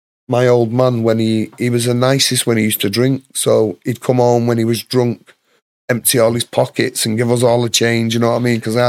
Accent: Manchester, North West England, United Kingdom; I was raised in Ancoats Estate then off this Jamaican man and a Welsh woman

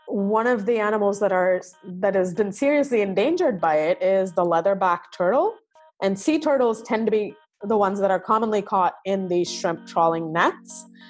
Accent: Chennai, Tamil Nadu, India; I remember that being a big thing when I was growing up in India. I lived in Chennai, which is a coastal town

